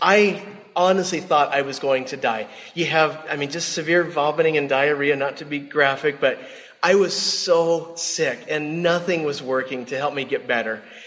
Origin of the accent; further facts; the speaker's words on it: San Diego, California, United States; I'd seen a little bit of poverty as I, you know, traveled to Mexico since I grew up in San Diego.